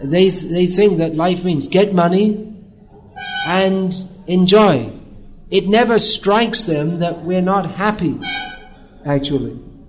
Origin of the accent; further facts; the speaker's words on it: England, United Kingdom; I'm from England.